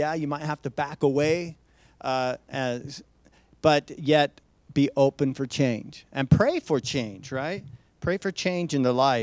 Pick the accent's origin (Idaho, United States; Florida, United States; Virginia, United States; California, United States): Idaho, United States; but I'm from Idaho, so I get away with all kinds of Idaho-isms.